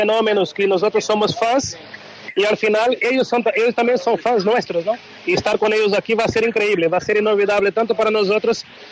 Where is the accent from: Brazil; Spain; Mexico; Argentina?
Brazil; Spanish is a second language; Yo soy brasileño. Tú sabes que por ser brasileño estaré ahí al lado de la selección brasileña